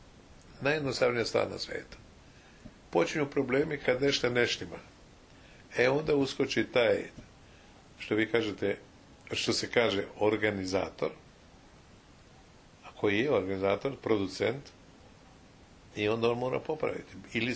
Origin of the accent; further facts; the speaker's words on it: Zagreb, City of Zagreb, Croatia; now in Los Angeles, United States; Idem kući u Zagreb i bit ću u Zagrebu 6 mjeseci za vrijeme ljeta, a onda ću opet doći za vrijeme ljeta u Los Angeles. I tako od 2006. danas je 2011. znači skoro 5 godina, je 5 godina ovako živim.